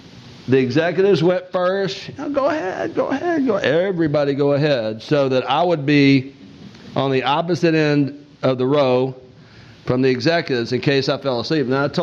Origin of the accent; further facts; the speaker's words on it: Alabama, United States; You know I'm from Lower Alabama, right?